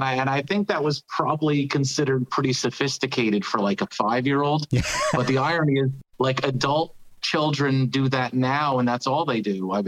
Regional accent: New Jersey, United States; I'm from New Jersey originally.

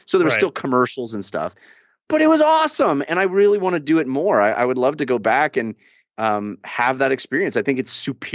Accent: California, United States; now in Los Angeles, United States; I grew up in the Bay Area, grew up in the 80s and 90s when the 49ers were amazing. I grew up loving that team. And then I moved to Los Angeles

